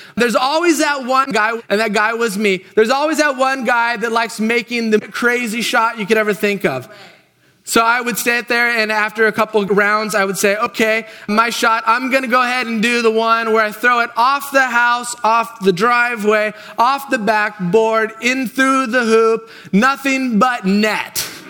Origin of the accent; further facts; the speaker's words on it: Oregon, United States; Because I grew up in Oregon where you have driveways.